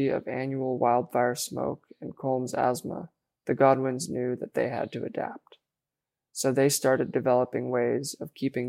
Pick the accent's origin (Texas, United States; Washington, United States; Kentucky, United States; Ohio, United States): Washington, United States; I'm 19, and I grew up in the Metha Valley.